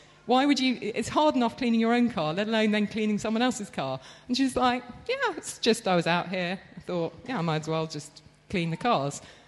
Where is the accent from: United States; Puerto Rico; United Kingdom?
United Kingdom; England; I grew up thinking, I'm generationally English on both sides.